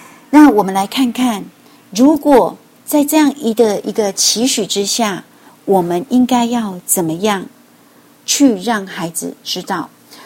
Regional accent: China; 也就是我们中国人说什么身教

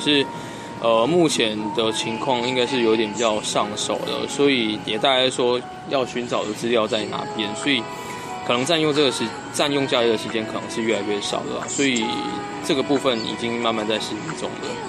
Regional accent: Tainan, Taiwan; 因为我本身是那个我本身是台南人啊，可是我现在是在异地工作

